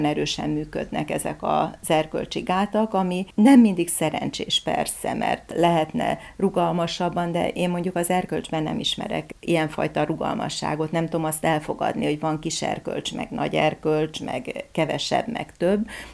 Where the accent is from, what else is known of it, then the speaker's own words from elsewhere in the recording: Baja, Bács-Kiskun, Hungary; Én beleszülettem Baján a tanítóképzőbe. Ott laktunk, ott volt az édesapám igazgató.